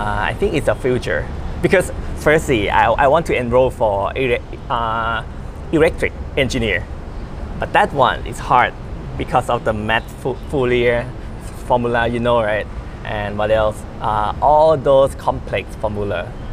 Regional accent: Bangkok, Thailand; I'm from Bangkok, Thailand.

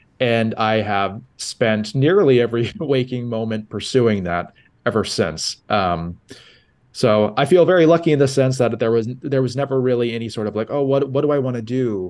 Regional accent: Portland, Oregon, United States; I grew up in Portland, Oregon, and there's only so many opportunities to do that.

